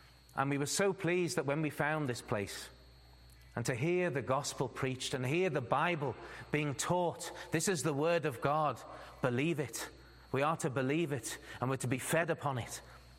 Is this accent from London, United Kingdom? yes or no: no; Liverpool, North West England, United Kingdom; now in Netherlands; Growing up in Liverpool, I mean.